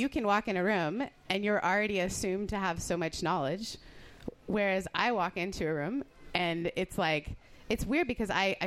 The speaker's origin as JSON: {"language": "English", "country": "Canada", "also_born_or_lived": "United Kingdom", "said": "I'm Canadian and British."}